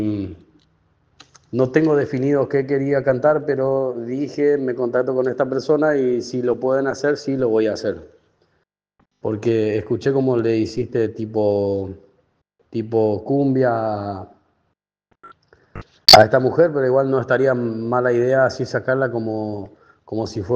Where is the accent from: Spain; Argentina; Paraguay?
Paraguay; Yo soy de Paraguay, pero sacar alguna más cumbia.